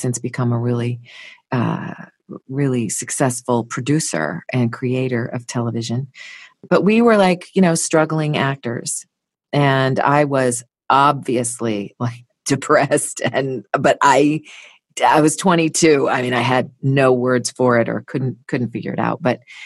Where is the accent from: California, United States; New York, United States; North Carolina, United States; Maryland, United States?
California, United States; Santa Barbara; Where I grew up in Santa Barbara, I was a jingle singer.